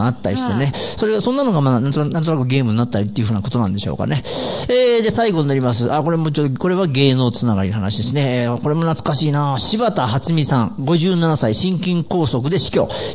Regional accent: Mie, Japan; 私の出身が伊勢志摩ってところなんですよ。

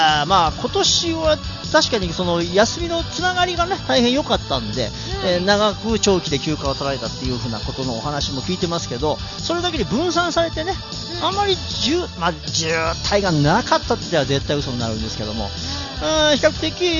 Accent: Mie, Japan; 私三重県だから。

